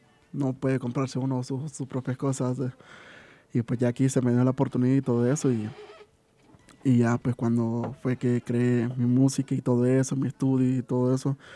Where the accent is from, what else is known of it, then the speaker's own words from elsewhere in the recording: El Salvador; now in United States; Vengo de la música desde El Salvador, yo soy de El Salvador.